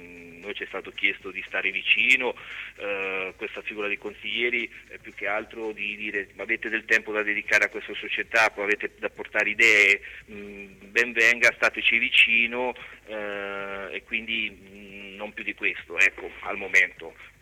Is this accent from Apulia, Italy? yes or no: no; Ancona, Marche, Italy; noi siamo nati ad Ancona, viviamo ad Ancona, lavoriamo ad Ancona, volevamo fare qualcosa per questa città.